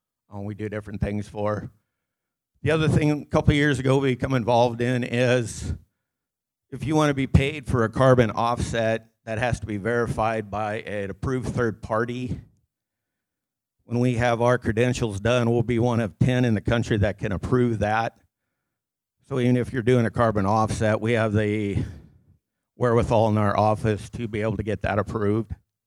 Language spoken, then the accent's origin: English; Wisner, Nebraska, United States; I'm from Wisner, born and raised, grew up there, attended Wisner Pilger.